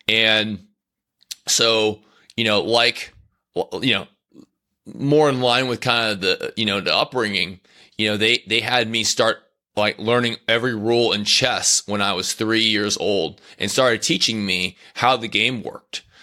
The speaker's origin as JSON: {"language": "English", "town": "Houston", "region": "Texas", "country": "United States", "tie": "born or raised there", "said": "So Rashard Lewis, he grew up in Houston, where I grew up."}